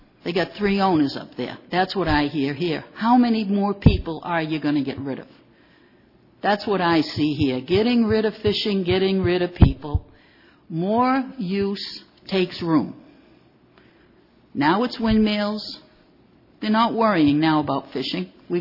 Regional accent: United States; So as an American and as a taxpayer, I'm very upset with what I hear today.

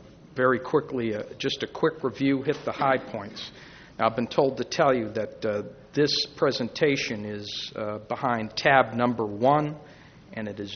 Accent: Massachusetts, United States; I grew up in the Cape as a boy, and I don't often get back to New England.

